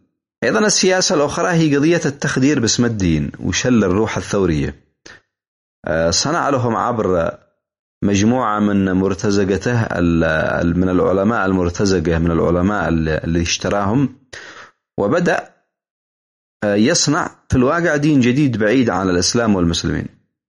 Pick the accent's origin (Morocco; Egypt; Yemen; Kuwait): Yemen; مثل ما كان يسوي النظام السابق عندنا في اليمن.